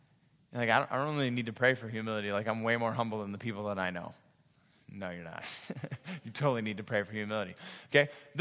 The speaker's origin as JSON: {"language": "English", "region": "Ontario", "country": "Canada", "tie": "born or raised there", "said": "We grew up in Muskoka and we heated our house by wood stove."}